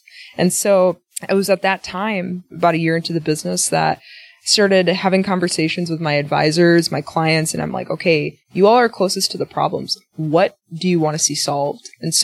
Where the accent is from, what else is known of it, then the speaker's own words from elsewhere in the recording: Milwaukee, Wisconsin, United States; And so I went to UW-Milwaukee. I'm from Milwaukee.